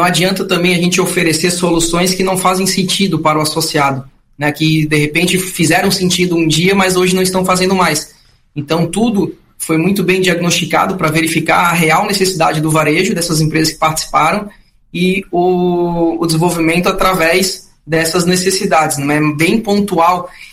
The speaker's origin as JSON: {"language": "Portuguese", "town": "Florianópolis", "region": "Santa Catarina", "country": "Brazil", "said": "Eu sou manezinho raiz da Trindade."}